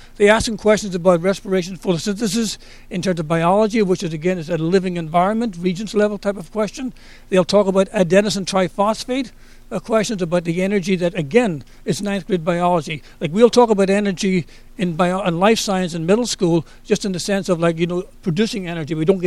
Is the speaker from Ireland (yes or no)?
yes; Ireland; now in United States; I grew up in Ireland with my elementary and secondary education, but I didn't get into chemistry really until I got to college over here.